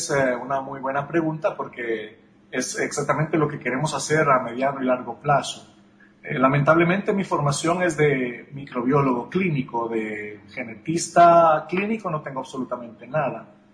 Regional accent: Honduras; pero para nuestra realidad hondureña es una cosa muy relevante

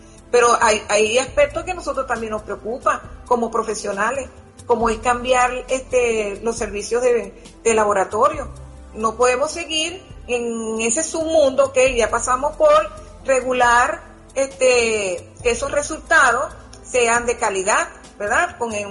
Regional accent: Venezuela; tú debes de pelear por ese derecho, porque somos venezolanos, a pesar de que somos profesionales.

